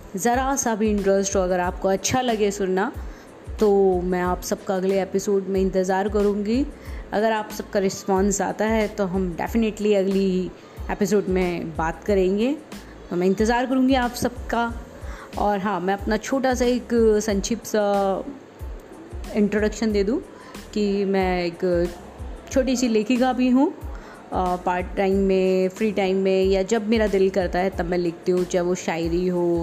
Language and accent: Hindi; Delhi, India; मैं बेसिकली दिल्ली से हूँ और वहीं रहती हूँ।